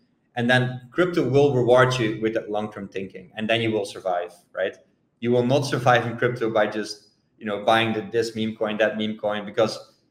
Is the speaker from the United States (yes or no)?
no; Netherlands; now in Bangkok, Thailand; I'm from the Netherlands, but right now living in Thailand, in Bangkok.